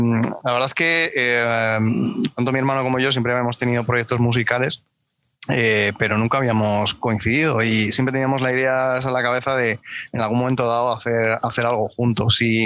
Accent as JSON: {"language": "Spanish", "town": "Madrid", "region": "Community of Madrid", "country": "Spain", "said": "Yo soy de Hortaleza, del distrito de Hortaleza, o barrio de Hortaleza, como le quieras llamar. Uh-huh. Y es un barrio con gen rockero dentro de la ciudad de Madrid."}